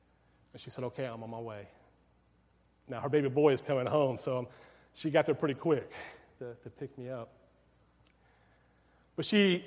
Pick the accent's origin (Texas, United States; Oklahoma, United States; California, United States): Texas, United States; Whitney; So I grew up in Whitney. I finished up my high school years in Whitney.